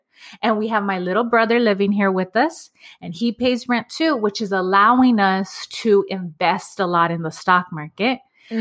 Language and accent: English; Los Angeles, California, United States; That experience was in a pueblo. I grew up in Los Angeles. I grew up in Echo Park. And yet that's what my household experience was like.